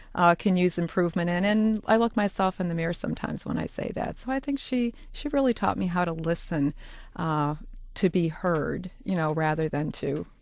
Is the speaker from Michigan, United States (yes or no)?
yes; Dearborn Heights, Michigan, United States; So I grew up in Dearborn Heights, had a pretty terrific childhood for the most part, and here I am.